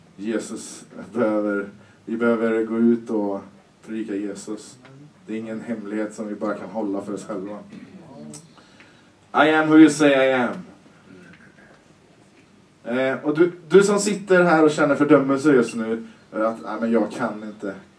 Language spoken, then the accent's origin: Swedish; Kinneved, Västra Götaland County, Sweden; vi var tre spelare från Kinveden. Det är ganska mycket ändå för att vara ute på landet.